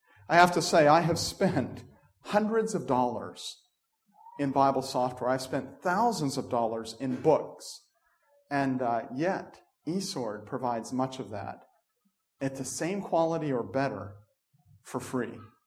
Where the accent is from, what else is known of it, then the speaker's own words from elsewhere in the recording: Scotland, United Kingdom; because I am a Scotsman, is the price.